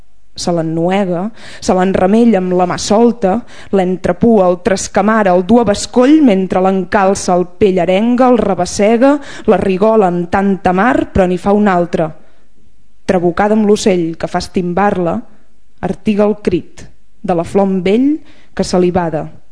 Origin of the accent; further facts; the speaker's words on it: Casserres, Catalonia, Spain; jo sóc de Cacerres, allà al Berguedà, i a Cacerres hi ha una alzina molt gran, molt bonica